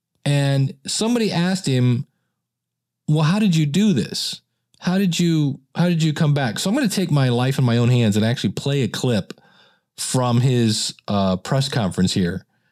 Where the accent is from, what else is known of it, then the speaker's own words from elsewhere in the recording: Akron, Ohio, United States; born there; also born or lived in Cleveland; I was born in Akron, Ohio. I lived